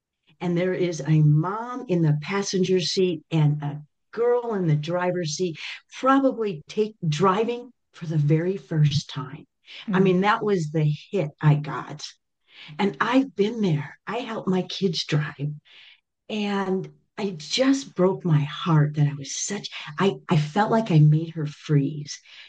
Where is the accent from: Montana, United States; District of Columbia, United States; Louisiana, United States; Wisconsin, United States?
Wisconsin, United States; Madison; I found my way very young. I've been here 38 years, but I grew up in Madison, Wisconsin.